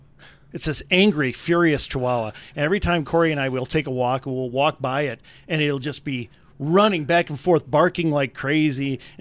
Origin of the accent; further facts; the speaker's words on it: Wisconsin, United States; Well, yeah, and this is what I grew up with in Wisconsin.